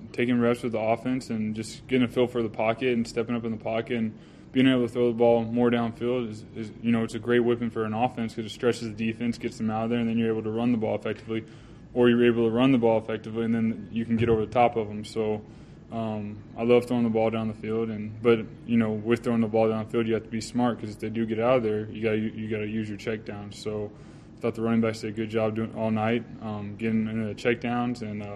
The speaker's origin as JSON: {"language": "English", "town": "Austin", "region": "Texas", "country": "United States", "tie": "born there", "said": "I was born in Austin, Texas, and I had some family in the stands"}